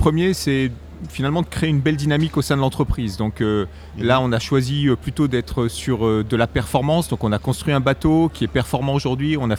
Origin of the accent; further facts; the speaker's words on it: Normandy, France; d'abord, on est normand, donc pas loin de la mer